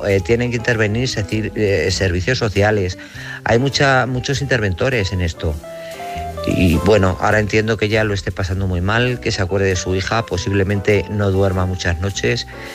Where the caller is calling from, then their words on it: Guadalajara, Castilla-La Mancha, Spain; de Guadalajara.